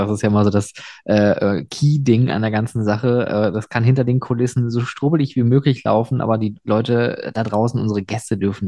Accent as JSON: {"language": "German", "region": "North Rhine-Westphalia", "country": "Germany", "said": "gibt da einen Park in OWL hier bei uns im Norden, so im Norden NRWs."}